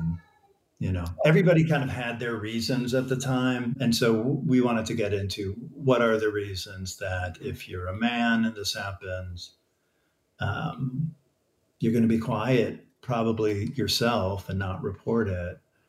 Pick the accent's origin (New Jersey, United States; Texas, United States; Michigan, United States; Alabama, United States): Texas, United States; And, you know, I grew up in Texas and went to a big school and just know that whole, you know, machismo code.